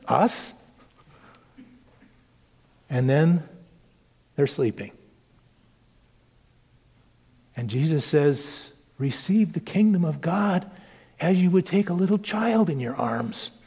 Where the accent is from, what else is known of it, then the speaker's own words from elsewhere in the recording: Oregon, United States; Growing up on the Oregon coast, that idea of ships coming into the harbor was very real.